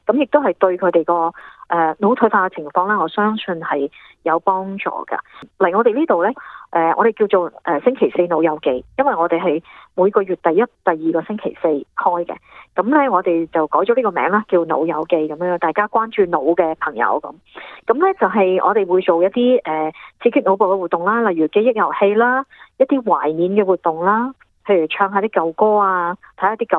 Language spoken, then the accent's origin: Cantonese; China; 即係我哋中國人都有呢個美德嘅